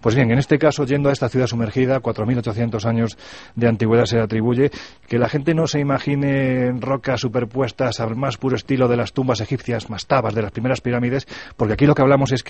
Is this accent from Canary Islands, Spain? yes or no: no; Andalusia, Spain; Yo soy de Jaén, de un pueblo además que está en la sierra. En fin, tú me preguntas, ya sabes, de un pueblo que está en la sierra de Cazorla.